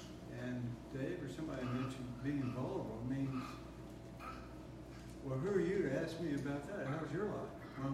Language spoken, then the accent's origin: English; Texas, United States; Using the metaphor of a ranch, I grew up in Texas.